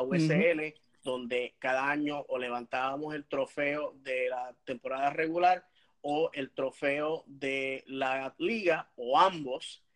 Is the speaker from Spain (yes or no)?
no; Bayamón, Puerto Rico; en mi pueblo natal de Bayamón, Puerto Rico